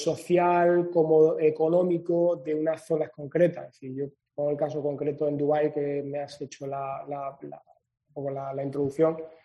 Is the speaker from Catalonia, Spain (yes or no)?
no; Málaga, Andalusia, Spain; como malagueño y como ciudadano de esta ciudad